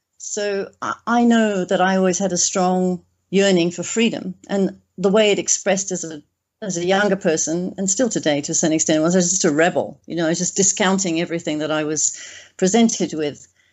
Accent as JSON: {"language": "English", "region": "England", "country": "United Kingdom", "tie": "born there", "said": "I was born in a Northern European Christian culture. I was born in England."}